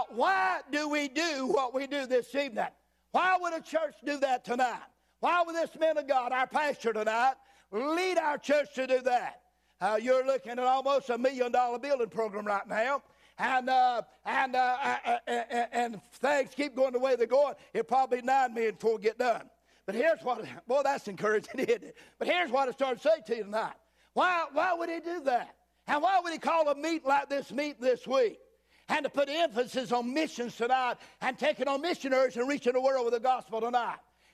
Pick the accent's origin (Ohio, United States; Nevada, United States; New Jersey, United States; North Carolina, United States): North Carolina, United States; Boonville; I have to tell people I'm from Mount Airy, North Carolina, because they have no idea what Boonville is